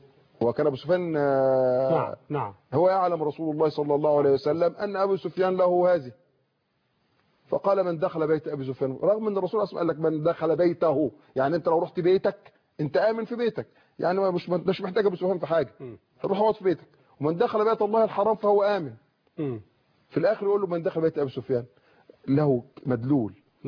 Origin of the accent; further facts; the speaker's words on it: Egypt; نحن جميعا لنا خصوصية عامة كمصريين